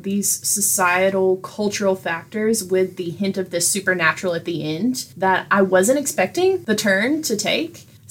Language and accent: English; England, United Kingdom; So naturally, as an English person, I'm like, yeah, thesis, great.